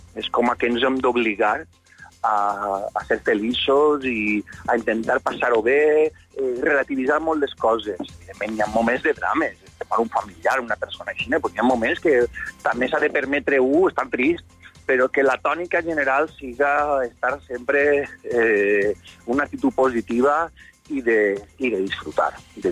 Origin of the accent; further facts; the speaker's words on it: Sueca, Valencian Community, Spain; accent: Sueca accent; Jo també tinc un accent del meu poble de Sueca, que parlem en Xina